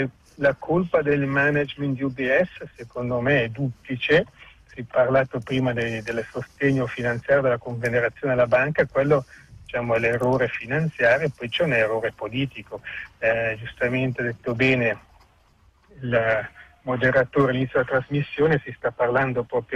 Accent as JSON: {"language": "Italian", "region": "Ticino", "country": "Switzerland", "said": "come ticinesi, come svizzeri"}